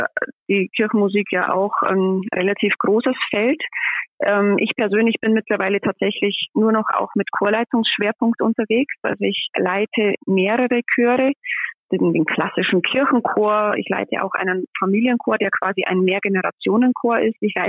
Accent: Neusorg, Bavaria, Germany; Ich komme aus Neusorg, bin dort aufgewachsen, bin in Marktredwitz zur Schule gegangen und dann nach dem Abitur bin ich nach Regensburg gegangen.

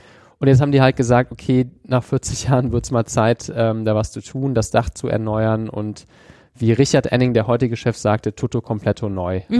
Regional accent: Düsseldorf, North Rhine-Westphalia, Germany; ich bin ja in Düsseldorf geboren und kenne das wirklich noch selber als Kind

